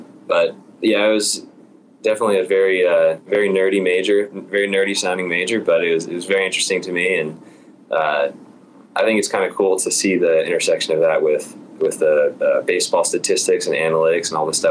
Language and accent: English; San Diego, California, United States; Yeah, I mean, growing up in San Diego, I watched the Padres.